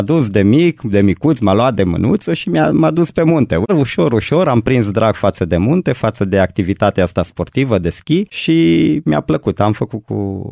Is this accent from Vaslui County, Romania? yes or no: no; Caransebeș, Caraș-Severin, Romania; born there; M-am născut în Caransebeș în anul 1988, în 23 noiembrie